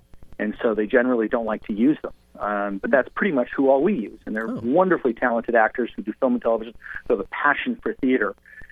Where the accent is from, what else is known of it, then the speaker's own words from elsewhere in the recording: Los Angeles, California, United States; now in Georgia, United States; So I grew up in Warner Hollywood and being around all of that and out in L.A., but I live in Georgia now.